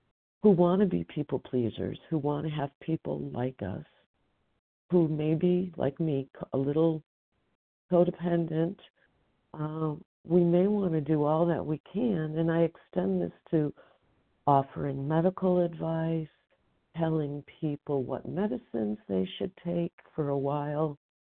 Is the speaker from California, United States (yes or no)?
yes; California, United States; from Northern California.